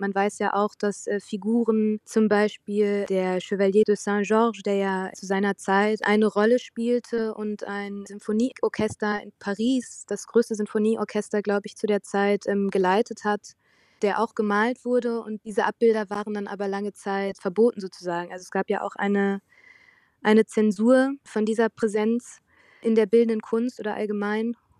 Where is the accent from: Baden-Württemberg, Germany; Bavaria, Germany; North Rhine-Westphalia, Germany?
North Rhine-Westphalia, Germany; Herdecke; born there; Meine Familie stammt eigentlich aus Düren. Ich bin bei Dortmund in Herdecke geboren.